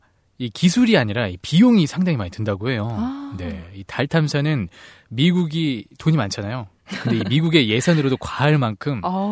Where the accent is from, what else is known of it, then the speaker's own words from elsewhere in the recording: Seoul, South Korea; 저는 따뜻한 서울 남자